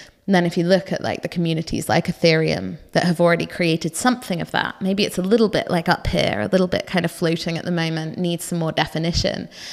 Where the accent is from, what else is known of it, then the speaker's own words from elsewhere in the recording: East of England, United Kingdom; I grew up in Norfolk and I went to university in Norwich.